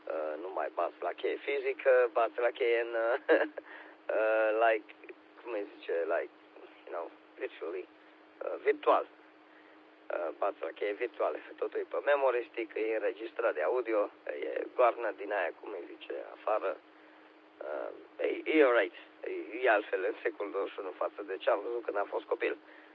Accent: Romania; Eu sunt român

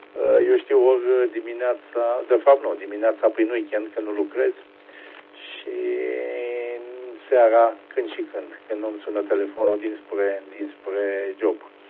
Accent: Fetești, Ialomița County, Romania; eu deloc sunt din Fetești, Ialomita

